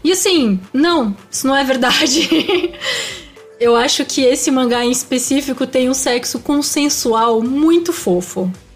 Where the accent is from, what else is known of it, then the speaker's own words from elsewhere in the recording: Brazil; O Brasil nem tanto, mas a gente é brasileiro, então a gente procura o conteúdo em português.